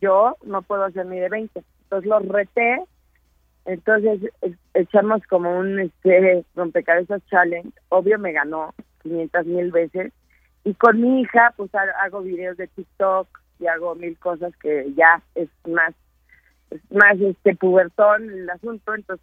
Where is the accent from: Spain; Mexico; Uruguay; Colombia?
Mexico; la responsabilidad social como mexicano, ¿no?